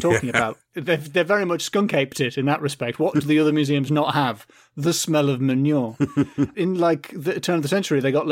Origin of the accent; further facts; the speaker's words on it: Florida, United States; No, I have 9 alligators. I'm from Florida.